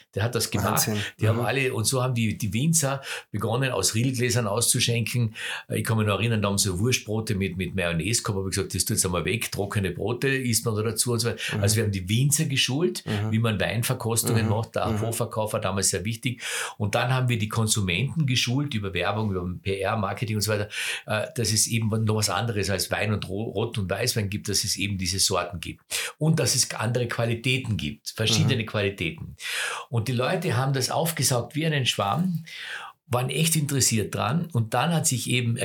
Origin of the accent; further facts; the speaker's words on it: Austria; Es hat nie geheißen, ein Riesling oder ein Weißburgunder oder ein Grüne Veltliner. Bei uns in Österreich.